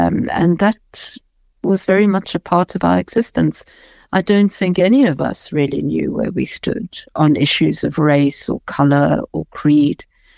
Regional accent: South Africa; I'm a white South African and I'm English speaking

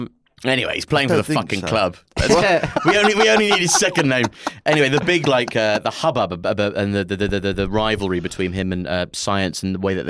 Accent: Birmingham, West Midlands, United Kingdom; I'm a Brummer, I'm from Birmingham.

